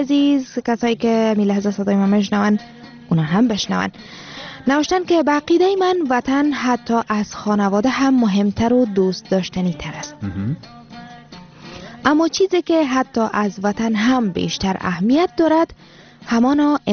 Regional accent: Afghanistan; ما افغان هستیم

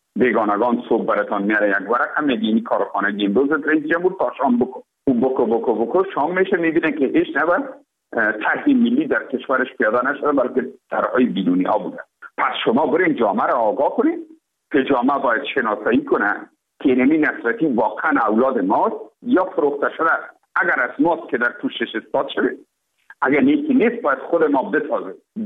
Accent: Afghanistan; ما افغان هستیم،

